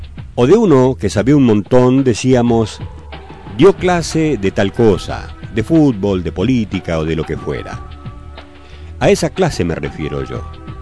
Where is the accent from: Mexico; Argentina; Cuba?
Argentina; que tal vez piensen que así somos los argentinos.